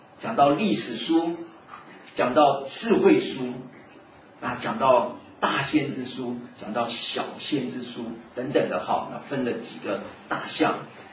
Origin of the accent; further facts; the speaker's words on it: Wenzhou, Zhejiang, China; 虽然我们都是温州人，但是话还是不通的